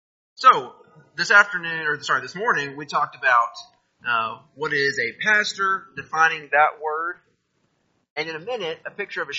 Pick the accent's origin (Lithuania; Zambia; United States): Zambia; We had a few animals, a little farm growing up in Zambia